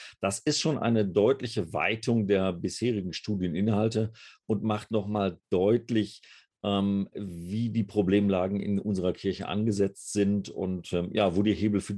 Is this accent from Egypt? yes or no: no; North Rhine-Westphalia, Germany; Ich komme ja aus dem Ruhrgebiet, insofern würde man jetzt hier sagen, ja, ist ja auch so.